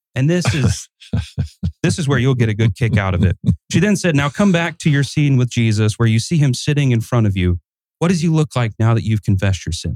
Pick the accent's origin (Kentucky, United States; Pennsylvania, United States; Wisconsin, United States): Kentucky, United States; Yeah, I'm not a speller. I'm from Kentucky.